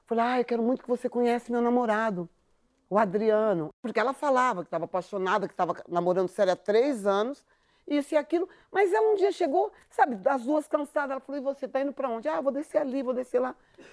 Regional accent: São Paulo, Brazil; que eu sou da periferia de São Paulo

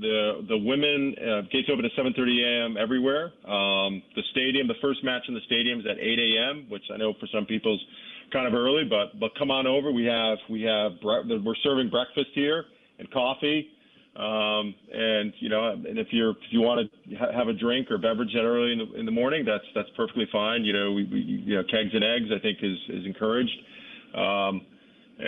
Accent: New Hampshire, United States; Yeah, great by your standards. I'm from New Hampshire, Newell, so

